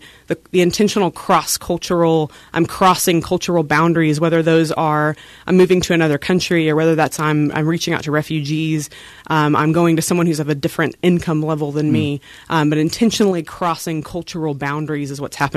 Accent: Brownwood, Texas, United States; So I grew up in Brownwood, Texas, central Texas, not near really any of the major cities in Texas.

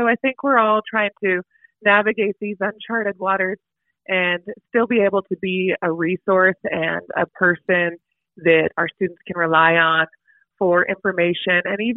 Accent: Wyoming, United States; I am, born and raised in Wyoming.

